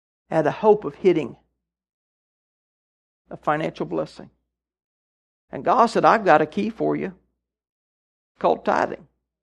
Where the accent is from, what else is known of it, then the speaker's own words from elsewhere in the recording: Tennessee, United States; I know of one guy I grew up with back in Tennessee.